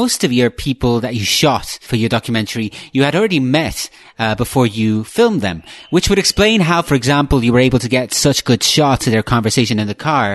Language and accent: English; Ireland; I grew up in Ireland